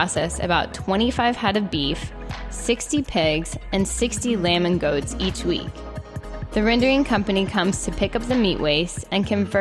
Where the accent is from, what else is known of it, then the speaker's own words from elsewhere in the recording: Oklahoma, United States; As a child growing up in Oklahoma, I felt nostalgic every time I heard stories